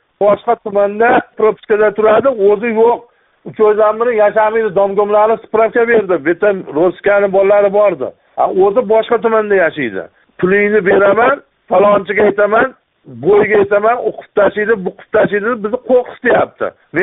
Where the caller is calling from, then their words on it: Sirdaryo Region, Uzbekistan; Haqiqat yo'q ekan bizda O'zbekistonda. Sizga qo'ng'iroq qilyapman.